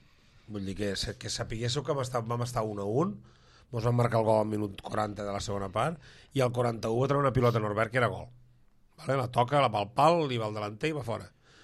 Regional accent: La Cala, Catalonia, Spain; Soc de la Cala, jo.

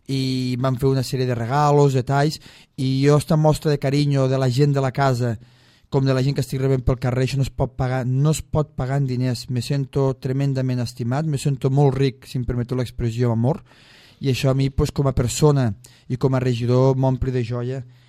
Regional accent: Catalonia, Spain; el sentiment de pensar que Catalunya, que som el sud de Catalunya i que no ens tenen en compte

